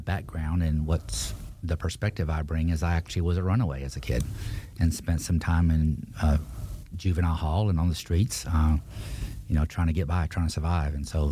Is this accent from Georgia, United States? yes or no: yes; Columbus, Georgia, United States; but I will say that I ended up at Fort Benning, Georgia, Columbus, Georgia, and that's where I spent what high school experience I had.